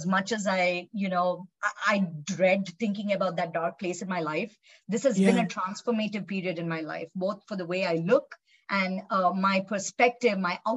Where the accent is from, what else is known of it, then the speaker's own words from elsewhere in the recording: India; I was born and raised in India